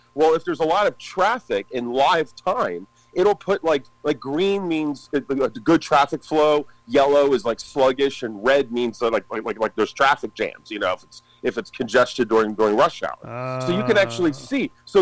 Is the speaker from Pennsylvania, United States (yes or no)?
yes; Philadelphia, Pennsylvania, United States; I mean, I come from Philadelphia, so I always think of Philly and New York and all these big cities.